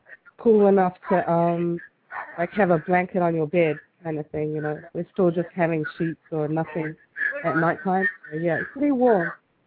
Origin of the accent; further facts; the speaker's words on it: Auckland, New Zealand; Yeah, born and raised in New Zealand. I'm third or fourth generation Polynesian. One of my parents was born in the islands, the other one's born here. And I pretty much lived all my life in Auckland City.